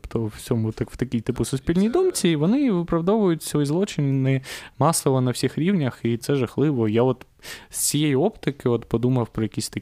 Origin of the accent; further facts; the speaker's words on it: Crimea, Ukraine; І ми говорили, я от з Криму